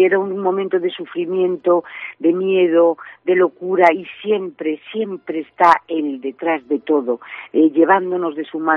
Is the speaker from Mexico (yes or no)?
no; Ferrol, Galicia, Spain; also born or lived in Madrid; yo nací en Madrid, porque como digo yo soy una ferrolana, nací en Madrid, porque mira, Ana de mi corazón, los ferrolanos nacemos en donde nos da la gana.